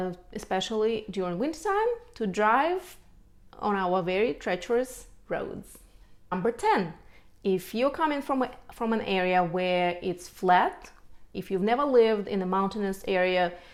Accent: Siberia, Russia; And wintertime is usually super mild, for me at least. I'm from Siberia, but so let's move on.

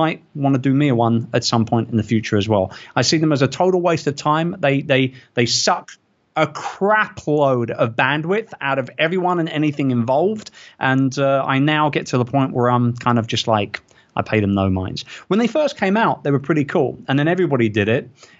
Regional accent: United Kingdom; I'm British. After all, we love a bloody good rant.

